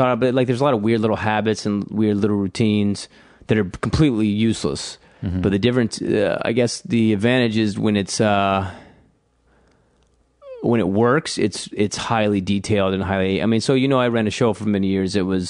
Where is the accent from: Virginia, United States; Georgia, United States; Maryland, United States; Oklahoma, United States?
Georgia, United States; No, I'm originally from Georgia. South Georgia, small town, 1 hour south of Savannah.